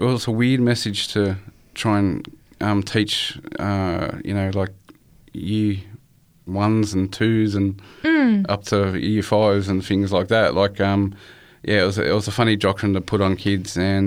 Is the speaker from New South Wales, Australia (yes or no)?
yes; Chester Hill, New South Wales, Australia; I grew up in Chester Hill, which is like South Granville, in between Parramatta and Bankstown. But in Bankstown Hospital.